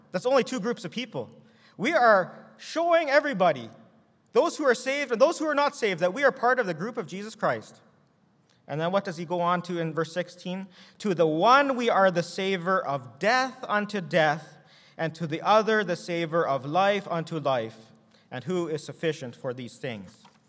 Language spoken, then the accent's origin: English; Manitoba, Canada; That's how we do things in Manitoba. And why? Because we're from Manitoba.